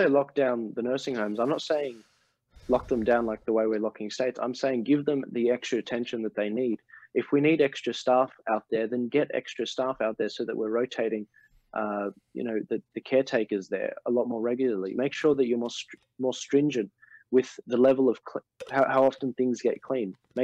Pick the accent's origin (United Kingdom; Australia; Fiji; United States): Australia; I mean, I was on one of the last cruise ships to safely go on as an Australian